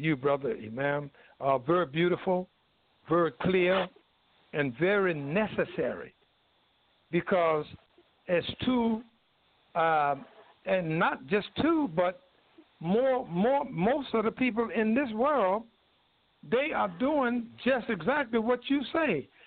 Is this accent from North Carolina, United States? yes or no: yes; North Carolina, United States; And he came down to North Carolina, my home state, and worked with me for a while.